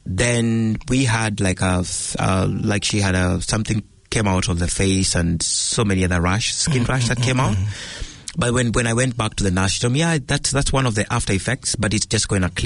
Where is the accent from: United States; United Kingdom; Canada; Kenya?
Kenya; now in New Zealand; I'm from Kenya